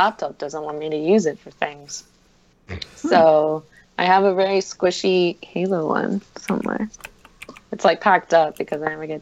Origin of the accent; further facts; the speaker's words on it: Halifax, Nova Scotia, Canada; from Halifax in Nova Scotia, Canada.